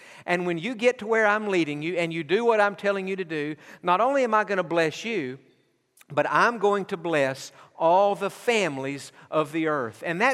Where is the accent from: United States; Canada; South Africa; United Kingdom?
United States; Texas; Growing up in East Texas, where we did, a lot of our buddies used to haul hay.